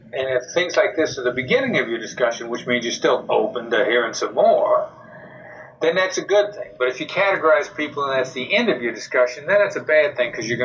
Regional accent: Iowa, United States; Now, you know, I'm a small town boy from Iowa. I grew up in Iowa.

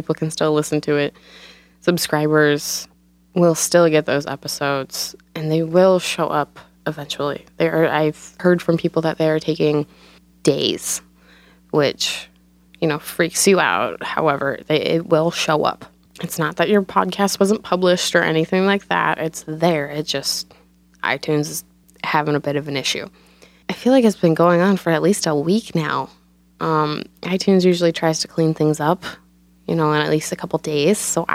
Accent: Ohio, United States; I've known about them for years simply because they're based in Cincinnati, Ohio, and I grew up in Ohio.

